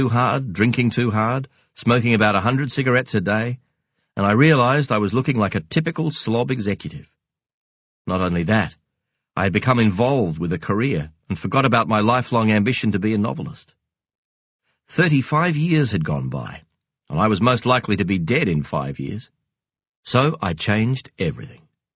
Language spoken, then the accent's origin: English; South Africa; I wrote about what I knew, growing up in South Africa.